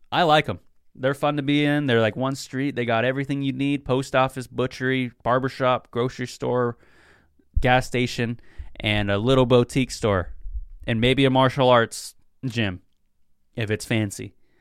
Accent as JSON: {"language": "English", "town": "Seattle", "region": "Washington", "country": "United States", "said": "You know, I'm from Seattle. You know, it's a great place."}